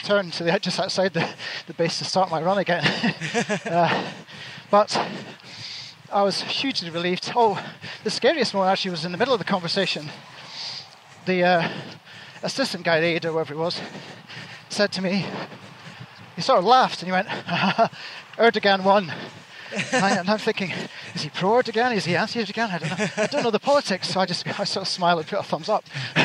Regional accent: United Kingdom; I'm a Brit

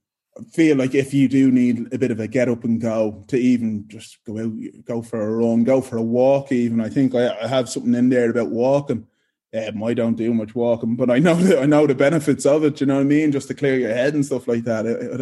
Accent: Ireland; moved away; I came from Ireland, not knowing anyone here.

